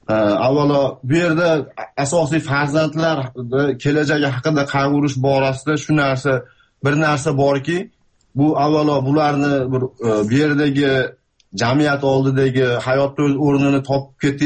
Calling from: South Australia, Australia; Men Avstraliyadan, Janubiy Avstraliyadan telefon qilyapman.

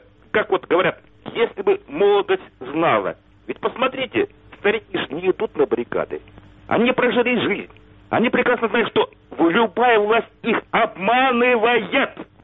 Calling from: Kyiv, Ukraine

